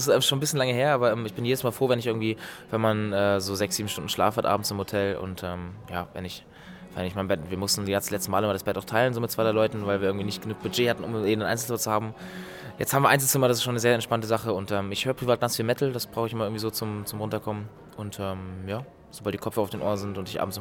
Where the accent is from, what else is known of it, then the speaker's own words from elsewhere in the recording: North Germany, Germany; Ich habe in der Nähe vom Freizeitpark gewohnt, in meiner alten Heimat im Norden.